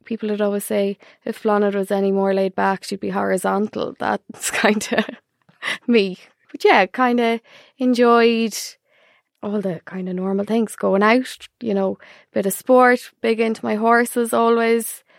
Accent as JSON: {"language": "English", "town": "Mullingar", "region": "Westmeath", "country": "Ireland", "said": "I'm from Mullingar, just outside the town, out in the sticks. I always say that like I'm the most basic, like... Irish girl, you know, youngest of three."}